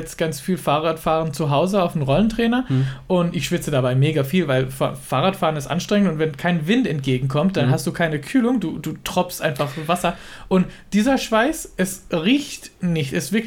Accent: Israel; ich bin auch in Israel aufgewachsen, da hast du so Temperaturen von 30, 40 Grad und 90% Luftfeuchtigkeit

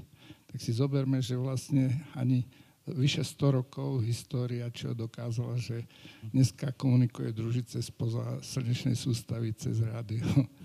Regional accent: Černová, Žilina Region, Slovakia; Ja som rodák z Černovej od Ružomberka, z rodiska Andreja Hlinku.

